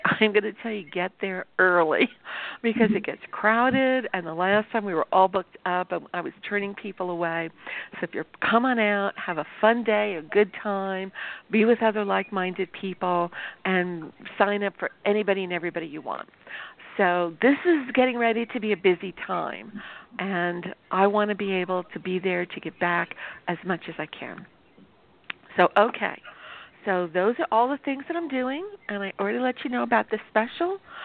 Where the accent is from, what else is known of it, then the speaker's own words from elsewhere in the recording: New York, United States; I grew up in New York, and sometimes I start talking fast